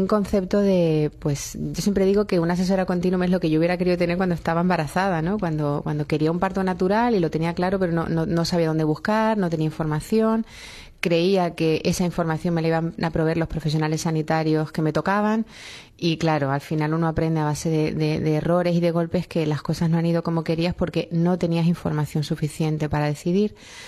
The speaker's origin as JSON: {"language": "Spanish", "town": "Madrid", "region": "Community of Madrid", "country": "Spain", "tie": "born there", "said": "Sí, sí, nací en Madrid."}